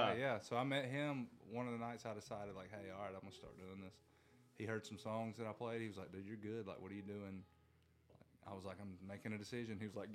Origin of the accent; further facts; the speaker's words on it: Cochran, Georgia, United States; I'm from Cochran, Georgia.